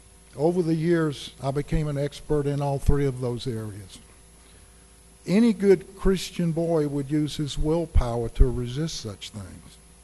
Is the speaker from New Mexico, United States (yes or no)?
no; Richmond, Virginia, United States; I grew up in Richmond, Virginia. My father was a Presbyterian minister and a professor of theology at a Presbyterian seminary.